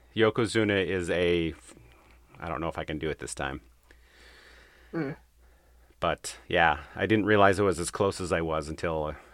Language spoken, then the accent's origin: English; Portland, Oregon, United States; Like I openly admit that I'm from Portland, Oregon.